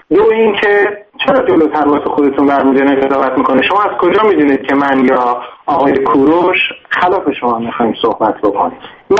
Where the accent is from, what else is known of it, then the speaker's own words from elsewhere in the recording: Iran; به عنوان یک ایرانی، من ایرانی